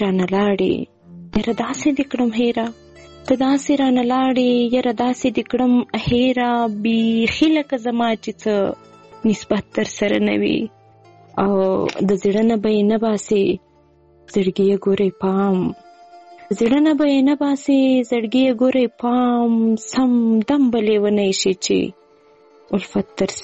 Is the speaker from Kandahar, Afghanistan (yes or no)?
yes; Kandahar, Afghanistan; now in Quetta, Pakistan